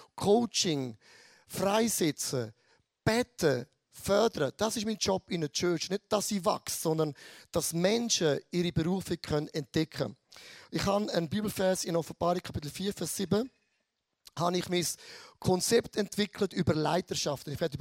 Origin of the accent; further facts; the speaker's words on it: St. Gallen, Switzerland; Ich komme aus dem Rheintal und ein Rheintaler ist im Rheintal geboren und stirbt am Rheintal.